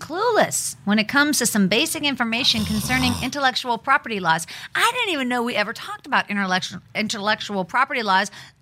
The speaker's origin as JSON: {"language": "English", "town": "Pittsburgh", "region": "Pennsylvania", "country": "United States", "tie": "born or raised there", "said": "Oh, I see, because we're both from the Midwest. So I talk about Pittsburgh, maybe in a derogatory way. You talk about Milwaukee. Well, no, we both love our hometowns."}